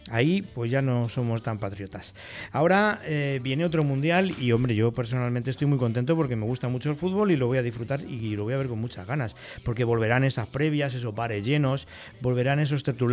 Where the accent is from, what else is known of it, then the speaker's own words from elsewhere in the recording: Spain; Somos todos españoles y estamos muy contentos